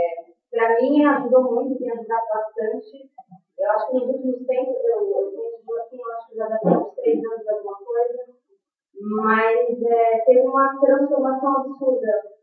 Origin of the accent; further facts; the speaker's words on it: São Paulo, Brazil; sou aqui da São Paulo.